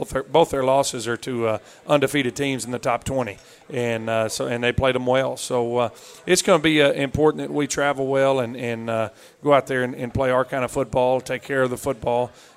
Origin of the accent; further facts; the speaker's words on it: Texas, United States; I'm from Texas, born and raised. I've never seen the effects of a hurricane.